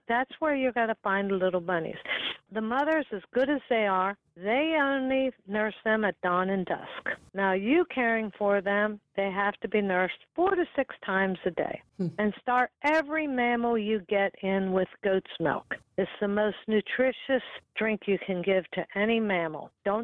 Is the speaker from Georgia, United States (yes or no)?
no; Washington, United States; I'm from Washington State originally and was in Gettysburg.